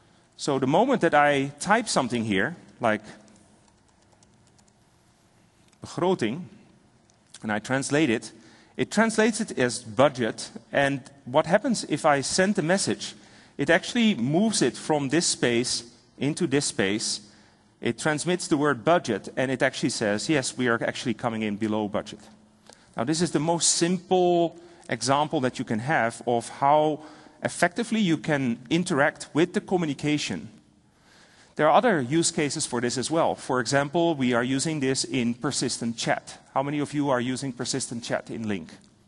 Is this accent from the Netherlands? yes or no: yes; Netherlands; first language Dutch; English is a second language; I'm a Dutch-speaking person, right? I come from the Netherlands.